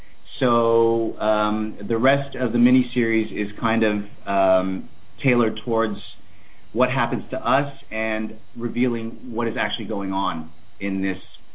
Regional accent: Cleveland, Ohio, United States; And we found out that we're both from Cleveland.

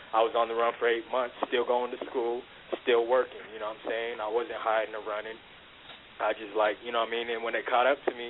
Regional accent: Cheyenne, Wyoming, United States; born there; I'm calling from Cheyenne, Wyoming, actually. This is where I reside. I was born here, actually.

